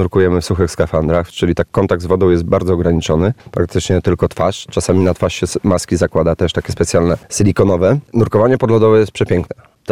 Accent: Warmian-Masurian Voivodeship, Poland; bo wychowałem się na Mazurach. Tam mieszkałem całe dzieciństwo, wczesną młodość.

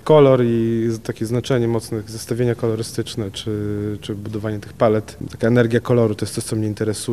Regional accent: Lublin, Lublin Voivodeship, Poland; now in Tricity, Poland; jestem Lubelakiem i 10 lat temu wyjechałem z Lublina, wyprowadziłem się do Trójmiasta

